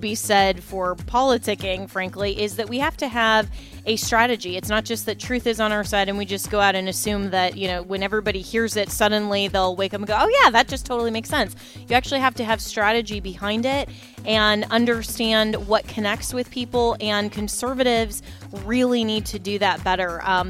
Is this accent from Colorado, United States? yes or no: no; Florida, United States; also a pastor here in my home state of Florida.